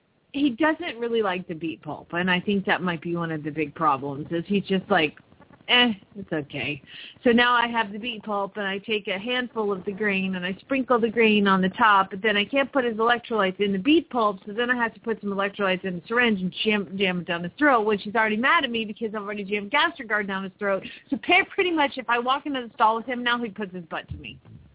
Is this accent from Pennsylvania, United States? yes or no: no; Phoenix, Arizona, United States; from Phoenix, Arizona